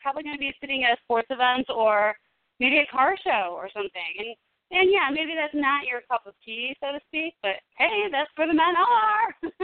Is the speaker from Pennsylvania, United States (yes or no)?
no; Illinois, United States; And I'm from Illinois, too.